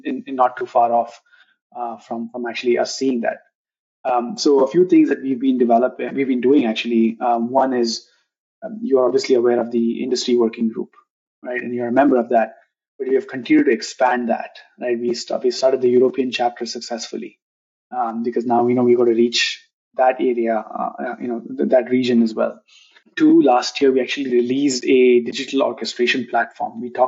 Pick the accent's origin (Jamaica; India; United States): India; so I'm from India, so I want to see these therapies actually reach that part of the world.